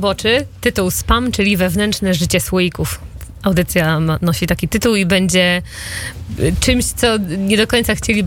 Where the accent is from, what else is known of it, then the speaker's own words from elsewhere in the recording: Wrocław, Lower Silesian Voivodeship, Poland; ja jestem z Wrocławia i dosyć tak powiedziałabym, że mimo, że już tutaj kilka lat mieszkam, to też dumnie się noszę z tym, że nie jestem z Warszawy